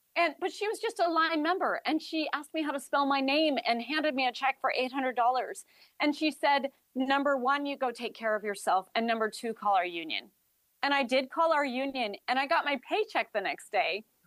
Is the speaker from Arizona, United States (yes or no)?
no; Corvallis, Oregon, United States; born there; I was born in Corvallis, Oregon.